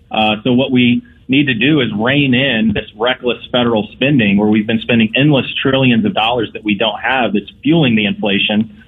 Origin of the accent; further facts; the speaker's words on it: Decatur, Illinois, United States; So this is, you know, my hometown district where I've been my family's been, rather, for almost 200 years, and a proud graduate of Decatur Public Schools.